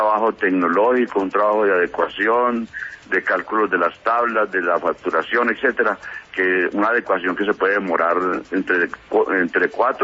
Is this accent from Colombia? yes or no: yes; Jericó, Colombia; porque yo también soy de Jericó casualmente